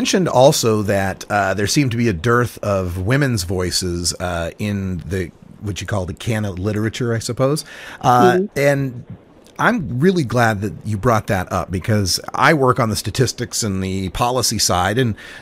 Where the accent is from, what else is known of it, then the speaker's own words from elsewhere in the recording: Idaho, United States; You know, I come from Idaho, where you had to be extremely closeted about your cannabis use